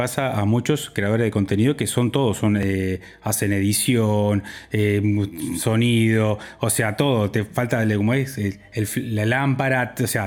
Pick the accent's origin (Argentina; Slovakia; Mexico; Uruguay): Uruguay; como todo uruguayo, a veces no nos podemos dormir